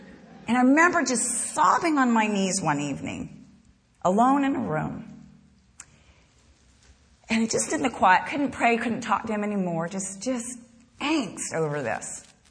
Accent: Asheville, North Carolina, United States; I had the desire in my heart to live in my hometown in Asheville, North Carolina

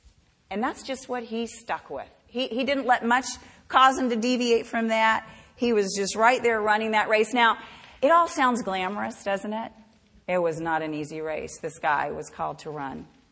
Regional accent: Bahamas; born there; I mean, I was born in the Bahamas, so right away I got a Bahamian citizenship. But at that time, all of the Bahamian islands were under the authority of England. So I had a British citizenship. But I was born to American parents

